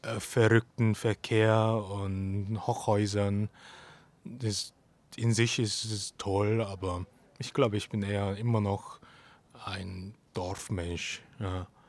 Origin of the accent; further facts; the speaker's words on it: Daegu, South Korea; German is a second language; moved away; also born or lived in Seoul; weil ich von einem Dorf aufgewachsen bin. Daegu ist eine große Stadt, aber das Haus meiner Eltern, sage ich mal, wo ich geboren bin und so weiter, ist ganz weit weg, so an der Ecke.